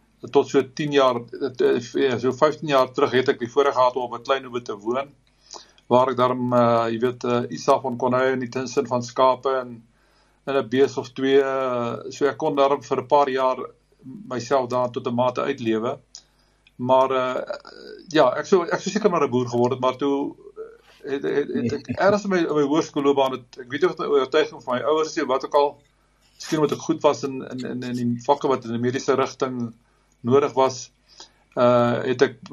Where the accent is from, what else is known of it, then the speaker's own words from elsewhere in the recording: Pretoria, Gauteng, South Africa; my ouders het Pretoria toe getrek, my pa het by Yskor kom werk, en ek het basis in Pretoria groot geword in Westpark, daar in die westelike deel van Pretoria, die armer deel sou ek miskien sê